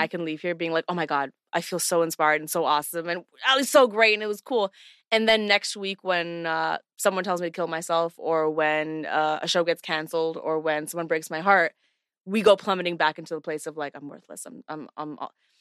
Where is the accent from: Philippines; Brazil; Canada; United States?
Canada; I'm Canadian.